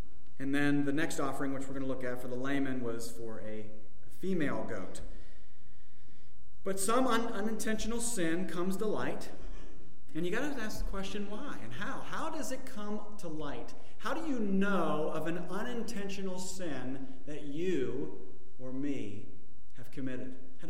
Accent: United States; I'm an American.

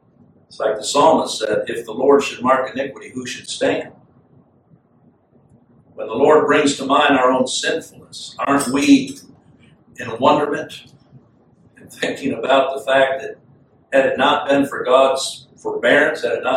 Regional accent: Chad; Where I grew up in Chad, I can remember two occasions hearing the roar of a lion.

